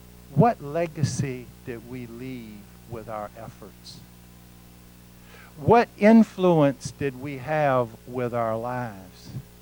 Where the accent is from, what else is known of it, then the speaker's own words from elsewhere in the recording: Savannah, Georgia, United States; And in the church that I grew up in Savannah, Georgia, there was a liturgy called the Liturgy of Consecration.